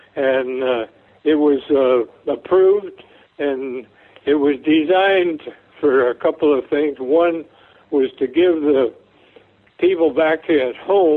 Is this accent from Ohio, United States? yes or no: yes; Dayton, Ohio, United States; Well, I was born and raised in Dayton, and Dayton at that time was the site of the McCook Field